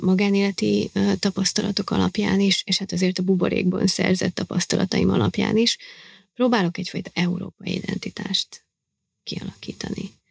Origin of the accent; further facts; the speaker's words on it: Hungary; Hiszen ott nőttem fel, Magyarországon születtem, az édesapámmal is magyarul beszélünk egymás között. Nagyon büszke vagyok a magyarságomra.